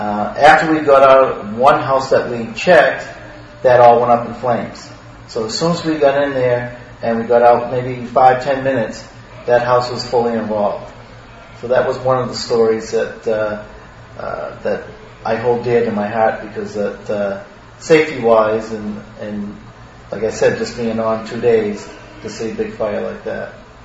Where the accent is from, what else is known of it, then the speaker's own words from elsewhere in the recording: Cambridge, Massachusetts, United States; I was born in Cambridge, lived here 47 years, gone to the high school here, which is Ringe Tech. It's now just playing Cambridge Ringe in Latin.